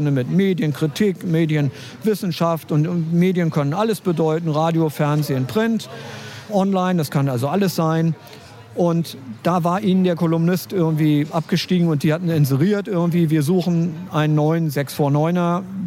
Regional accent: Berlin, Germany; Ich bin eigentlich ein Berliner. Mein Vater ist Ostberliner, meine Mutter ist Westberlinerin. Also ich bin wirklich ein Kind der Teilung. Also ich bin noch als Baby, bin ich noch rübergeschmuggelt worden in einer Reisetasche

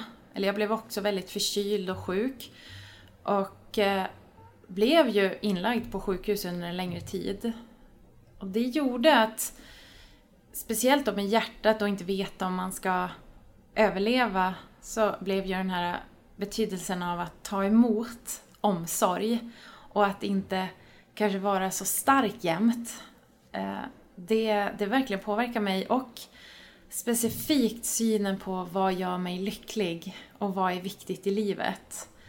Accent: Norrland, Sweden; accent: Norrland; also born or lived in Uppsala; now in Stockholm, Sweden; har min uppväxt i Norrland. Så att jag kanske bryter lite på norrländska, eller bryter, men det kanske hörs.

